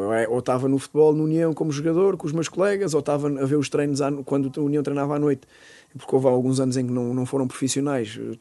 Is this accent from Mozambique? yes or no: no; Alentejo, Portugal; eu tenho muito daquilo, sou muito alentejano em muita coisa. A comida, a forma de estar, o convívio, beber um copo com os amigos, isso é muito dessa infância, porque vi fazer os costumes, os hábitos, sou um orgulhoso alentejano